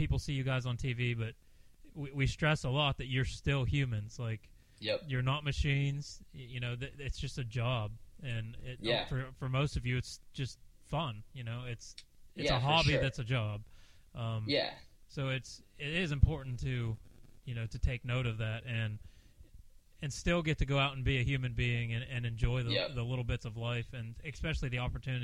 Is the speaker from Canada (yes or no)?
no; Pennsylvania, United States; I'm from Pennsylvania originally, so you know we're used to some of these gnarly mudders